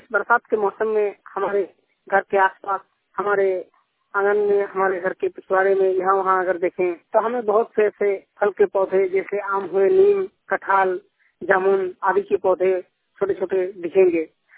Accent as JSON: {"language": "Hindi", "region": "Jharkhand", "country": "India", "said": "गांव कोकदा तखनपोक का जिला पूर्वी सिंहभूम झारखंड से।"}